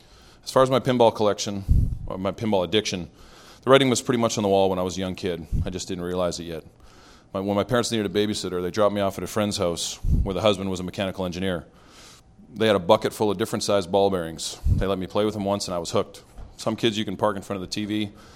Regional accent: Winnipeg, Manitoba, Canada; I grew up in Winnipeg, Manitoba, Canada, where it's so flat you can watch your dog run away for 3 days.

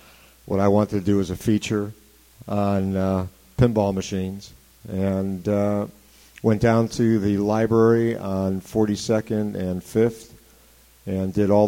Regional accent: Chicago, Illinois, United States; also born or lived in New York City, New York; I mean, I grew up in Chicago. That definition alone means that I was pinball deprived.

